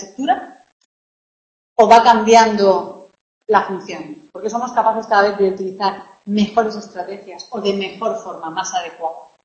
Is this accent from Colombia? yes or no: no; Cartagena, Region of Murcia, Spain; yo os he dicho que soy de Murcia, ¿no? Nací en Cartagena